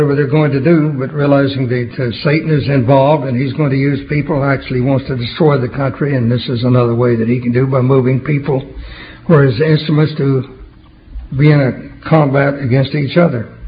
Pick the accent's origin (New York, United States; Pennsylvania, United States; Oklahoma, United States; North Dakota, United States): Oklahoma, United States; also born or lived in Texas; You get back into my home state of Oklahoma or any of those states, really, back in the South.